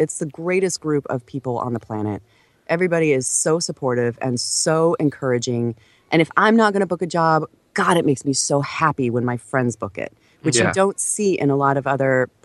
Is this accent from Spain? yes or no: no; Boise, Idaho, United States; I grew up in Boise, Idaho, and, you know, it's not like it's not like there are a ton of opportunities in Boise, Idaho.